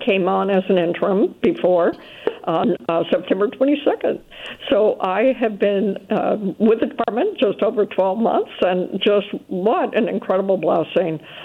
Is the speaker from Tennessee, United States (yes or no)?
yes; Memphis, Tennessee, United States; now in New Orleans, United States; Though I was raised in the South in Memphis, it's not the same as the culture of New Orleans.